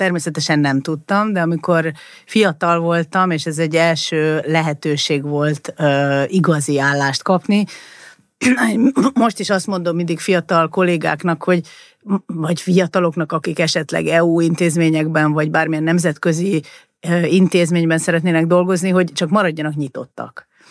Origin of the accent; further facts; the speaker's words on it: Budapest, Hungary; Igen, hát én egy ilyen tipikus budapesti értelmiségi, több generációs értelmiségi családból származom